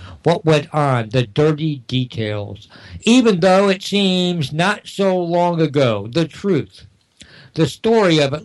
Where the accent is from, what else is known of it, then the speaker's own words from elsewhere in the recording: Moon Rock Lake, Ohio, United States; Well, it's been another long week in Moon Rock Lake, Ohio, my hometown at the end of the empire.